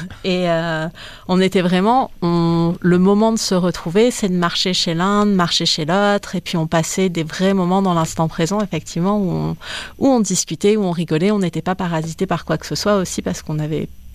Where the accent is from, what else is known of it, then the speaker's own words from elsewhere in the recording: Bordeaux, Nouvelle-Aquitaine, France; Oui, moi j'ai grandi à Bordeaux, dans le sud-ouest de la France.